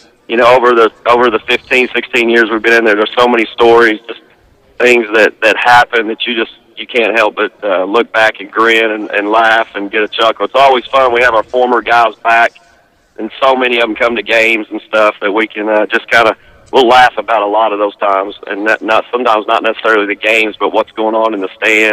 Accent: Arkansas, United States; And I grew up here in Arkansas

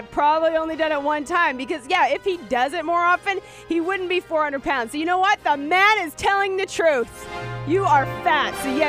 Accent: West Coast, Canada; I am not from Toronto. That's an East Coast city, and I'm a West Coast girl.

